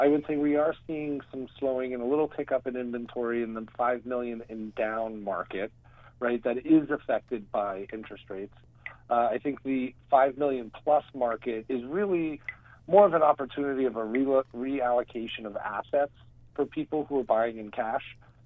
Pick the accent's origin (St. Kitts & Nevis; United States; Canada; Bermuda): United States; Weston, Massachusetts; now in Nantucket, United States; So originally, I'm from the Weston area originally, and I think that community has about 11,000 people on it.